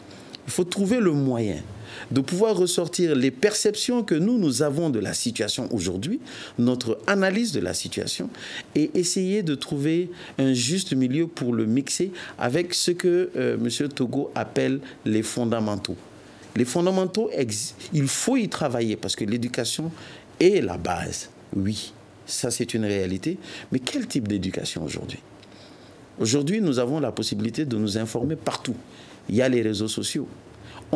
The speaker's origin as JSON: {"language": "French", "country": "Mali"}